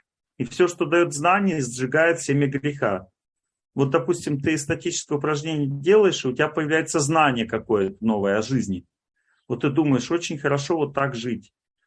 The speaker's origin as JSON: {"language": "Russian", "region": "Volga region", "country": "Russia", "tie": "born or raised there", "said": "я радуюсь и вспоминаю свое детство, потому что я вырос на Волге."}